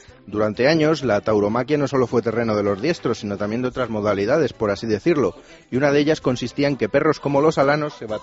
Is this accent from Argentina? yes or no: no; Spain; pero también soy una gloria española